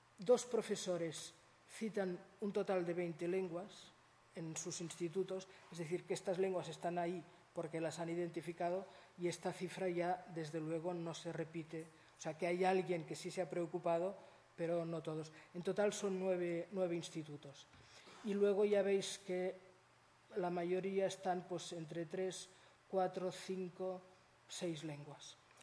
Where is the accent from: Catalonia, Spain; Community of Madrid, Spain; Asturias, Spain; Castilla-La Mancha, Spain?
Catalonia, Spain; nosotros queremos que nos identifiquen como catalanes